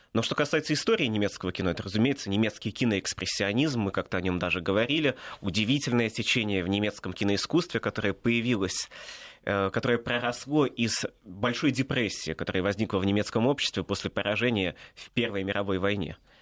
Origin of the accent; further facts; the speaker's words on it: Russia; А я вот молодой историк из России.